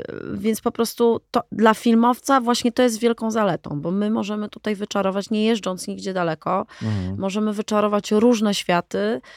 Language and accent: Polish; Warsaw, Masovian Voivodeship, Poland; Jestem urodzoną warszawianką